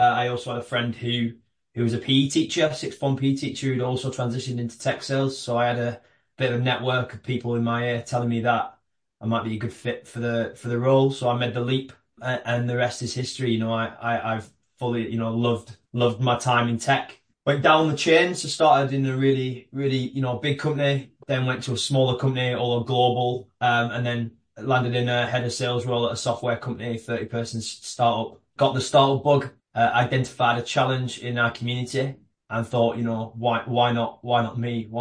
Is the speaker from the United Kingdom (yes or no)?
yes; England, United Kingdom; accent: northern; Just outside of London. An hour on a train. My accent is a northern accent for anyone listening outside of the UK